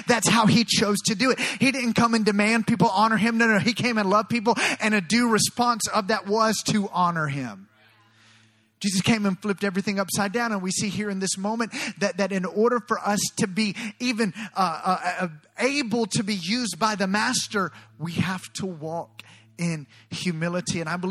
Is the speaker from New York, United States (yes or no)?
no; Alabama, United States; I'm born and raised in Alabama. I used to live not too far from here.